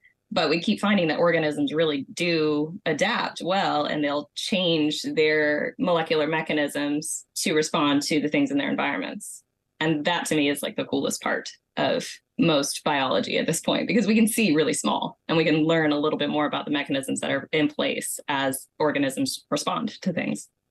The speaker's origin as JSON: {"language": "English", "town": "Savannah", "region": "Georgia", "country": "United States", "said": "I am from the Savannah, Georgia area."}